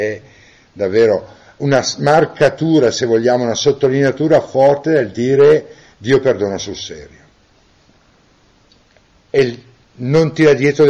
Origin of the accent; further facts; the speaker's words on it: Brembilla, Lombardy, Italy; Sono di Brembilla io.